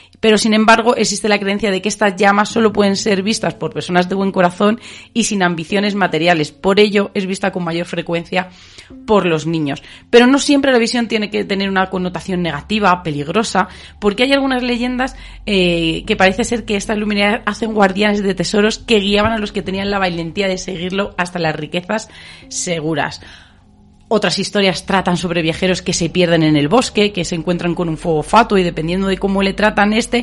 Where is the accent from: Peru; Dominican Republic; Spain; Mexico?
Spain; Saucedilla, Extremadura; yo soy de Saucedilla